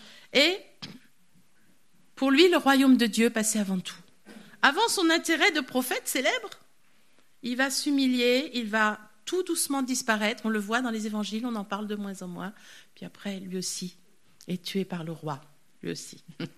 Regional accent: France; alors nous, en tant que Français, c'est à la limite de l'impossible.

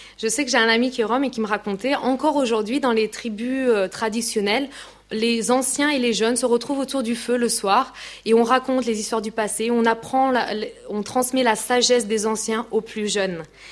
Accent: France; c'est vraiment nos racines à nous en tant que Français.

